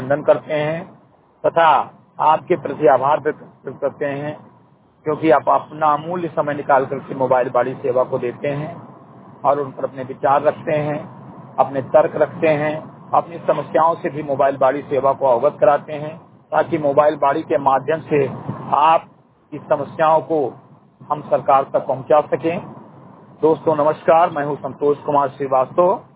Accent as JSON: {"language": "Hindi", "town": "Simri Gatai", "region": "Uttar Pradesh", "country": "India", "tie": "born or raised there", "said": "ग्राम सभा सिमरी गटई विकास खंड जनपद बहराइच का मूल निवासी हूं"}